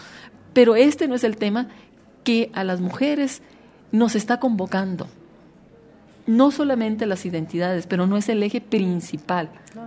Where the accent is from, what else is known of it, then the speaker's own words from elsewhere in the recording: Mexico; soy mexicana, lesbiana, feminista